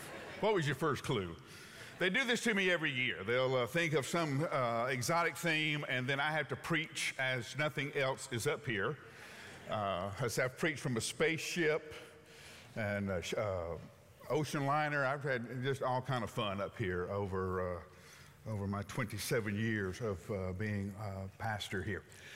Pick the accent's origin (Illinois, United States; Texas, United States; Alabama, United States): Alabama, United States; Huntsville; I grew up in Alabama, you know that.